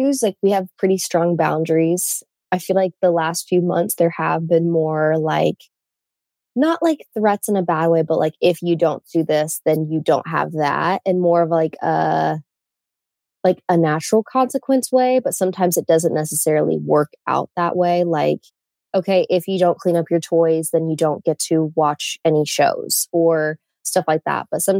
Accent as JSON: {"language": "English", "region": "Indiana", "country": "United States", "said": "I am from Indiana, and I am a mom to Lennon, who just turned three."}